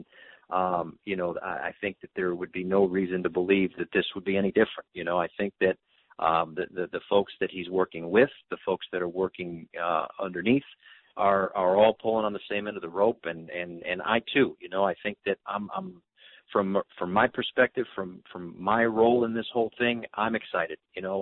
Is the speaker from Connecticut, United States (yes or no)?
yes; Connecticut, United States; growing up in Connecticut and seeing a lot of Yankee games, being, you know, hour and a half, 2 hours away from Yankee Stadium